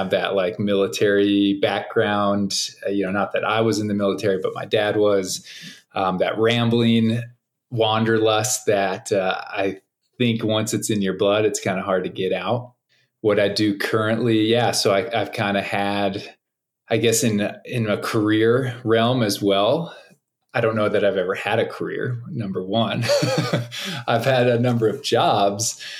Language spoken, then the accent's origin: English; North Carolina, United States; born there; now in Grand Junction, United States; And I was born in North Carolina, if anybody cares about that. But, you know, I don't have a whole lot of ties there. I'm 35 now.